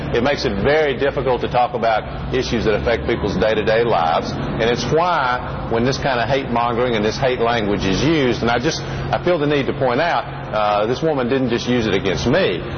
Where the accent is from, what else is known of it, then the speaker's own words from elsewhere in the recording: the South, United States; when I was young, growing up in the South, people were very responsive to name-calling of African-Americans